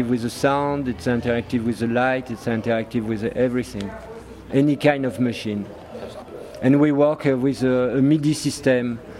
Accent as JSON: {"language": "English", "country": "France", "second_language": "English", "moved": "yes", "lives_now": "Berlin, Germany", "said": "I'm from France, but I'm living in Berlin."}